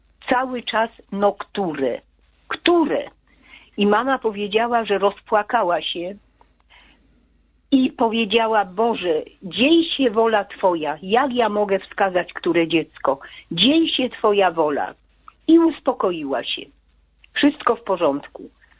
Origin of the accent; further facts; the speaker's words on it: Jordanów, Lesser Poland, Poland; u nas, bo jestem z Jordanowa